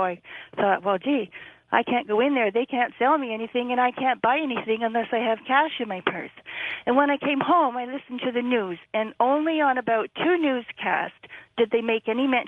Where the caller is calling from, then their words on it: Toronto, Ontario, Canada; calling from Toronto.